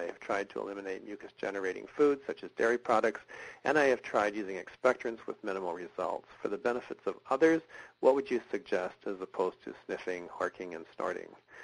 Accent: Uxbridge, Ontario, Canada; I'm from Uxbridge, Ontario, Canada.

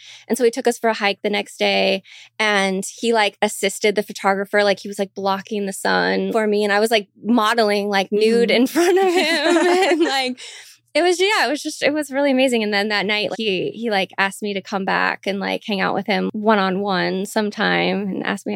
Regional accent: Portland, Oregon, United States; I thought I could handle it because I'm like, whatever, I'm from Portland, yeah.

